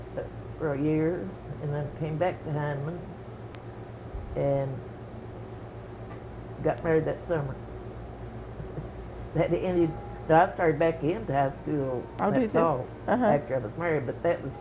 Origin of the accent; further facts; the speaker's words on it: Carr, Kentucky, United States; And I attended the one-room school until I went to Carr Creek High School. That was in 1935.